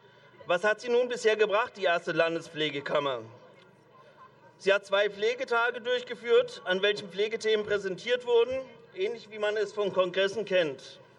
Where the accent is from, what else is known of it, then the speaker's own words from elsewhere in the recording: Rhineland-Palatinate, Germany; Ich komme aus Rheinland-Pfalz, bin dort seit 30 Jahren Krankenpfleger